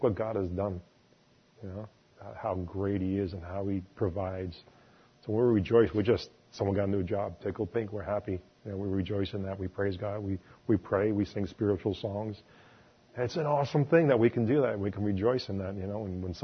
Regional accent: New York, United States; And being a New Yorker, you know what it's like.

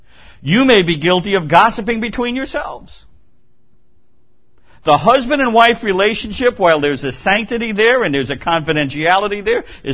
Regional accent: New York, United States; Well, we're from New York. I can do better than that.

